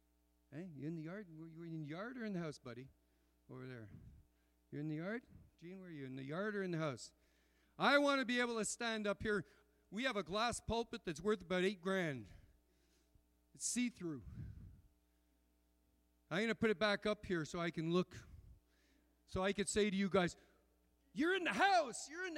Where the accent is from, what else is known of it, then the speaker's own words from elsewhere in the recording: Montreal, Quebec, Canada; When I grew up in Montreal, Roman Catholic